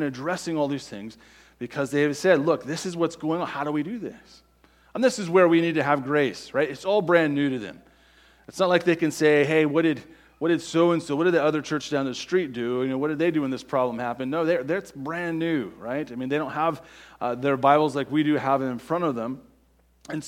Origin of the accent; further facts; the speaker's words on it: United States; I know, because I'm an American and I'm human, right?